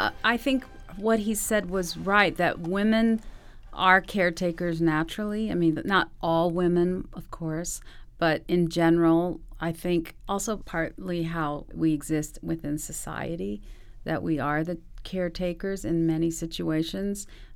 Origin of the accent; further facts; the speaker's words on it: El Paso, Texas, United States; also born or lived in California; I was born in California, but was raised in El Paso, Texas, right on the border of Texas and Mexico and New Mexico. And my family is from northern Mexico.